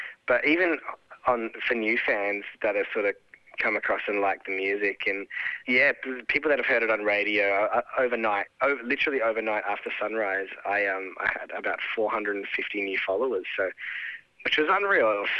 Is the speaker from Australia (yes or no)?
yes; Adelaide, South Australia, Australia; moved away; I grew up in Adelaide, so I didn't get to sing a lot of R&B while I was over there.